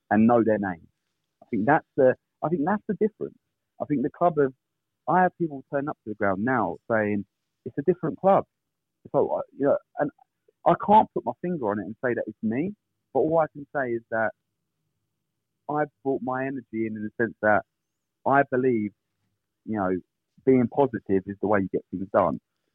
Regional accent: Hastings, South East England, United Kingdom; I'm a Hastings local. You know, whilst I wasn't born in the town, I consider Hastings my hometown, being here for most of my life.

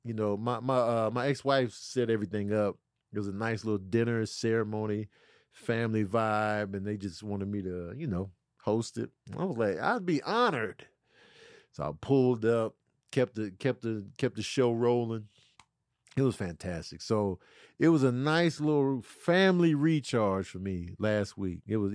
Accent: Chicago, Illinois, United States; So, you know, growing up in Chicago's big segregation. So this introduced me to a whole nother culture I had no idea about. Like growing up in Chicago, it was mainly black and white. We lived on the black side of town.

